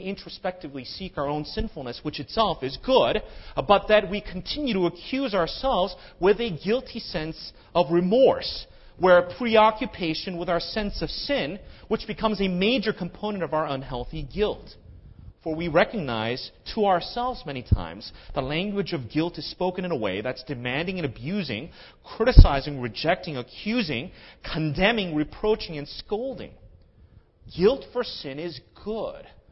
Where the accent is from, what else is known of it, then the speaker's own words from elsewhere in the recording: United States; Being who I am and being an American who thinks everything is great bigger